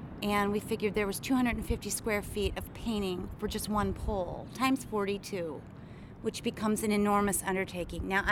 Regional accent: Rockford, Illinois, United States; I grew up in Rockford, so I'm a Rockford native

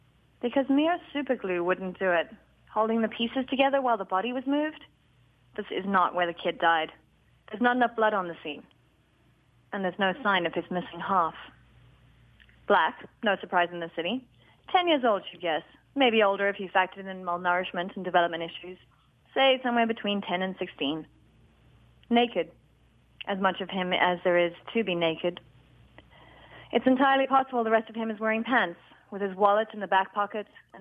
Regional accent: Johannesburg, Gauteng, South Africa; Because Detroit is, like my hometown, Johannesburg, a city which is much maligned

